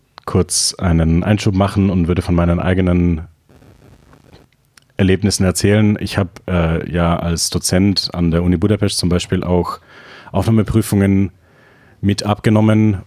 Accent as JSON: {"language": "German", "country": "Germany", "tie": "born or raised there", "said": "Auch ich bin von der Zweisprachigkeit geprägt. Im Unterschied zu den Kommilitoninnen bin ich in Deutschland geboren und aufgewachsen."}